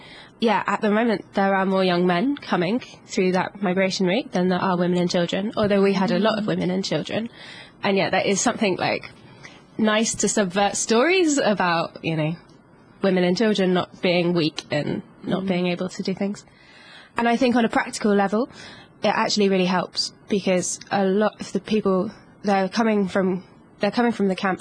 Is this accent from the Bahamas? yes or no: no; United Kingdom; I'm British.